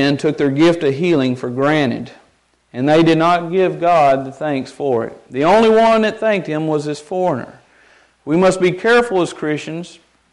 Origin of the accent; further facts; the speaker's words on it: United States; As an American, we are so blessed with the physical things that we have